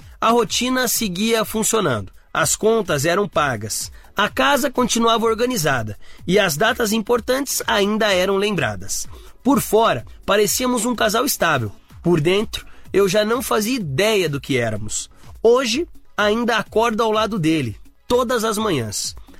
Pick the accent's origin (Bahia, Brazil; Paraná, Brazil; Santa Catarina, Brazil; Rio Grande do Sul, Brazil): Bahia, Brazil; born there; Nasci na Bahia.